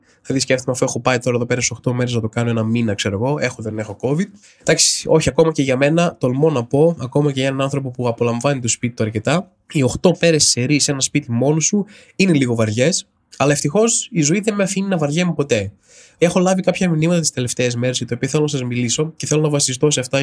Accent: Trikala, Thessaly, Greece; moved away; επειδή έχω καταγωγή από τα Τρίκαλα, είμαι κάποιο είδους εκπρόσωπος της πόλης

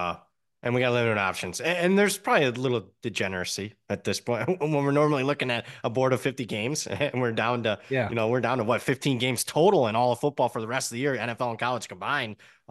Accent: Ohio, United States; I'm from Ohio, and I have people betting for me there.

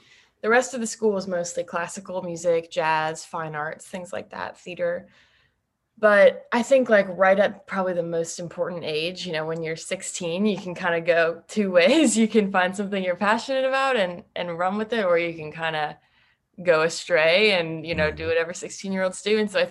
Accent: Chicago, Illinois, United States; Because I'm from Chicago, so there wasn't really a big country presence there.

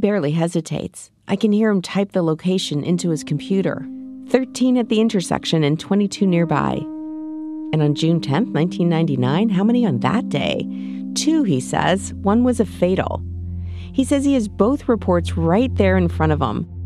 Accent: Winnipeg, Manitoba, Canada; Lori lives in Winnipeg, my hometown, about a 5-minute drive from my mom's apartment.

